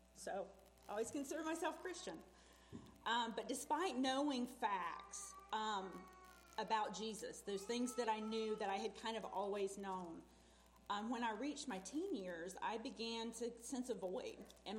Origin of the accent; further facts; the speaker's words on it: Macon, Georgia, United States; I grew up down south in Macon, Georgia. Spent most of my growing up years there in Macon.